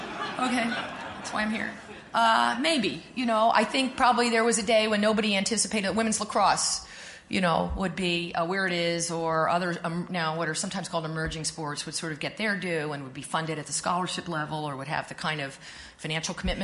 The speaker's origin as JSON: {"language": "English", "town": "Pennington", "region": "New Jersey", "country": "United States", "tie": "born or raised there", "said": "the difference between what young girls and young women have now and when I was growing up in Pennington, New Jersey, is night and day."}